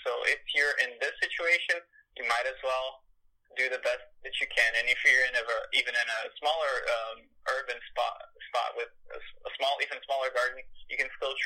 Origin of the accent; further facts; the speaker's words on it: São Paulo, Brazil; And since I'm actually from Brazil, I grew up in São Paulo, which is the biggest city there in Latin America. It was a concrete jungle, right?